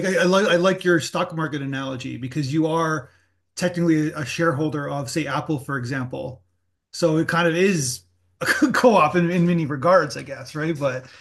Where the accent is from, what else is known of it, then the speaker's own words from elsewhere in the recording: Canada; as a Canadian, I always, when Obama was president, who was a total centralist from a Canadian standpoint